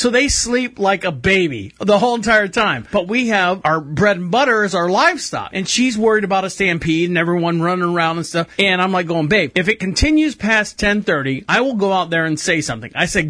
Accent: Orlando, Florida, United States; being I'm a Floridian, born and raised in Orlando, Florida, I've been to Walt Disney World many times

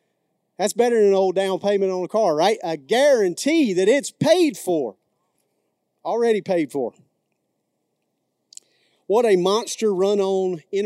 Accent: McCalla, Alabama, United States; Sorry, I'm from McCalla, Alabama. You can take him out of McCalla, but obviously can't take the McCalla wrestling out of the boy.

